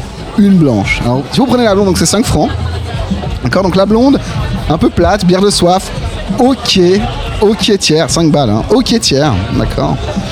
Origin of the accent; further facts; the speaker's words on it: Geneva, Switzerland; je suis pas suisse, je suis genevois.